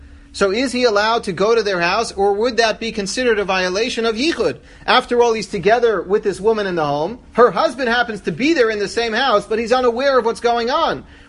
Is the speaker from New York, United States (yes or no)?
yes; New York City, New York, United States; So take, for example, I grew up in Washington Heights, 184th Street, but Manhattan is the same city